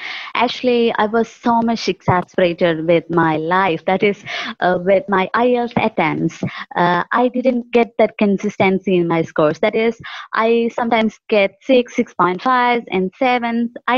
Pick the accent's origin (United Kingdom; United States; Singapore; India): India; Kerala; I'm from Kerala, India.